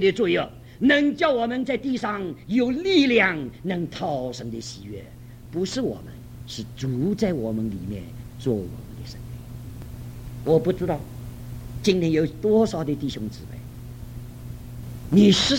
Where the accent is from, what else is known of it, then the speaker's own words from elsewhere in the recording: Shanghai, China; accent: Shanghainese; 这是我们上海话，一年不如一年